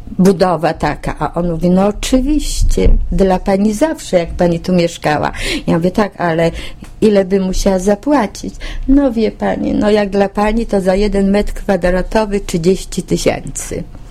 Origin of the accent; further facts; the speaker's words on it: Wągrowiec, Greater Poland Voivodeship, Poland; born there; ja się urodziłam w Wągrowcu, to jest 56 kilometrów za Poznaniem. I jakoś tam u babci zostałam, wyszłam za mąż